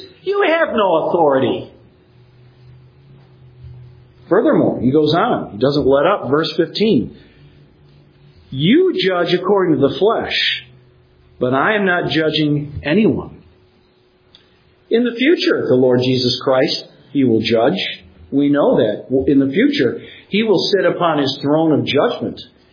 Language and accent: English; New Jersey, United States; I do know what I'm talking about. I'm from New Jersey. And when I'm done here, I'm going to go back to New Jersey.